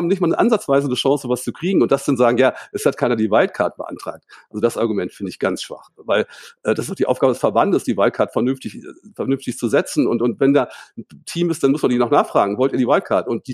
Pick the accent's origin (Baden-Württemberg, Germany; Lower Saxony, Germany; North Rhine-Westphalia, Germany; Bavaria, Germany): Lower Saxony, Germany; Hildesheim; Ich bin in Hildesheim aufgewachsen und Hildesheim ist eine Handballhochburg